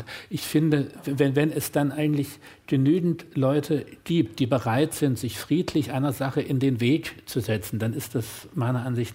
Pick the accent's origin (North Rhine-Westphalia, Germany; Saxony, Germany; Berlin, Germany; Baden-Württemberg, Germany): Saxony, Germany; Dresden; in meiner Heimatstadt Dresden